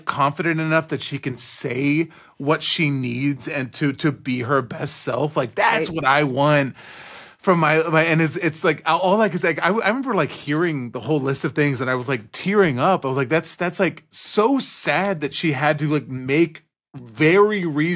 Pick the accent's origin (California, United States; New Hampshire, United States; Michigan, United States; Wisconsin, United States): California, United States; I'm from the Bay Area, so I was like, in the hometown, girl.